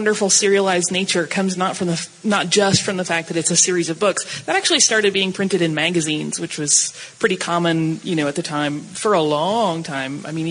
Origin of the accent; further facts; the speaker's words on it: Atlanta, Georgia, United States; I'm from Atlanta.